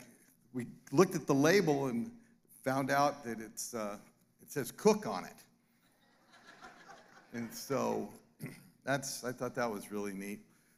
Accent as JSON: {"language": "English", "town": "Lake Havasu City", "region": "Arizona", "country": "United States", "said": "I'm from Lake Havasin City, for some."}